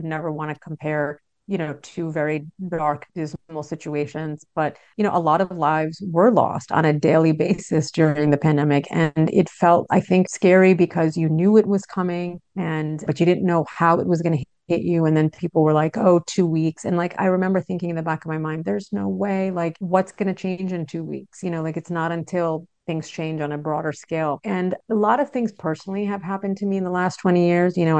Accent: New York, United States; Like, I grew up in New York and our living room was always filled with people who were asking my parents for help

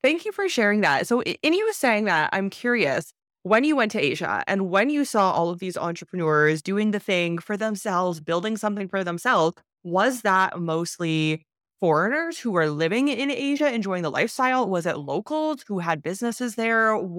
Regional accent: Canada; I find in growing up in Canada, at least, that what you mentioned in the Caribbean of how there's always some hesitation or don't do it

